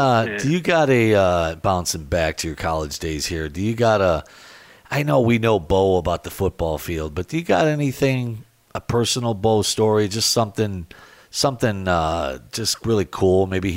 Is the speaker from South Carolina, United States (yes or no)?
no; Binghamton, New York, United States; also born or lived in Detroit area; I'm from upstate New York. I grew up in Binghamton, New York. So when I moved to the Detroit area, because my dad got a job at GM from upstate New York